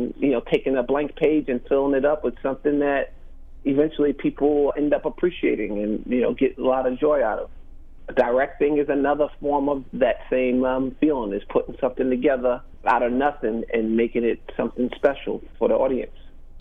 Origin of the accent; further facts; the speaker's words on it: New York, United States; Okay, well, I grew up in New York. In the 70s, we had some really cool children's programming back then